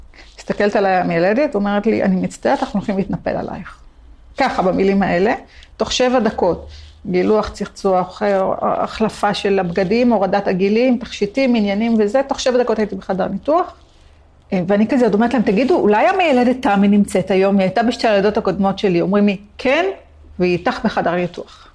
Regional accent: Jerusalem, Jerusalem District, Israel; born there; אני יודעת שנולדתי בחורף ירושלמי עם שלג נוראי ובשערי צדק בשנת שמיטה.

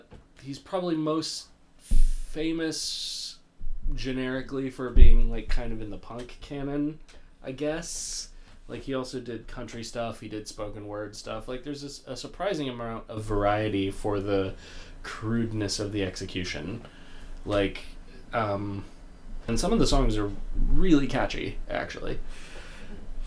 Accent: Virginia, United States; And it turned the whole thing from what I remember from growing up in Virginia and absorbing the Civil War that way.

